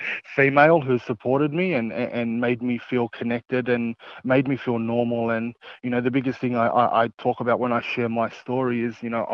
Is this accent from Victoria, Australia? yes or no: no; Sydney, New South Wales, Australia; I was born and raised in Redfern, on the block here in Sydney.